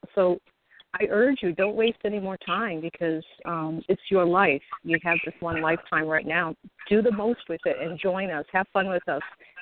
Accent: Massachusetts, United States; I'm from Massachusetts.

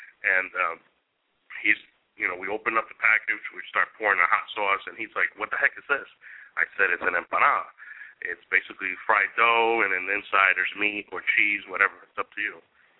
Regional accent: Newark, New Jersey, United States; I'm Puerto Rican, born and raised in Newark, New Jersey. But you know, my parents are Puerto Rican. But I kind of got raised with Cubans, so you know I'm all over the place.

